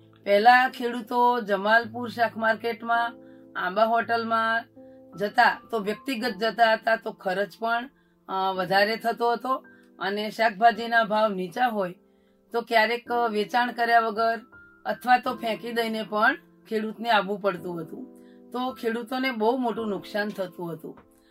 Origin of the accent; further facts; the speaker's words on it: Simet, Gujarat, India; મારું ગામ સીમેત, તાલુકો ધોળકા, જિલ્લો અમદાવાદ. હું એક ખેડૂત બેન છું અને શાકભાજી પણ ઉગાડનાર બેન છું.